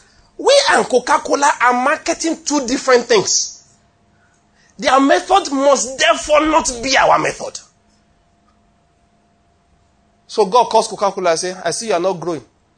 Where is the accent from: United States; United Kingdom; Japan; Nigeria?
Nigeria; Ondo; born there; now in Lagos, Nigeria; Because I was born in Ondo State.